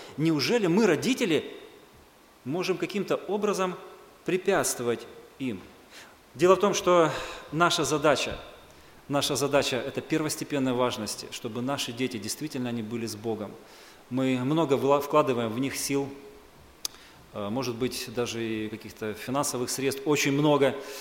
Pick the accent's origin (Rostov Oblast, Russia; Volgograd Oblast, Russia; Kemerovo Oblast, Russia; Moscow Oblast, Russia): Rostov Oblast, Russia; Rostov-on-Don; Сам я из России. И жил в Ростове.